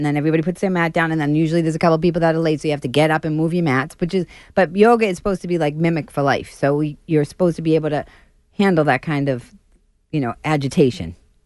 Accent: Dorchester, Massachusetts, United States; it's so funny because we're from Dorchester or I'm from Dorchester and mother jokes are always my favorite for me, right?

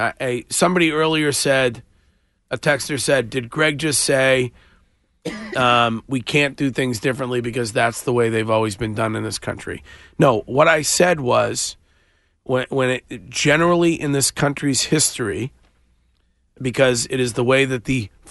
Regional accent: Stow, Massachusetts, United States; the terrifying crimes that have been perpetrated in my hometown of Stowe, Massachusetts over the last week.

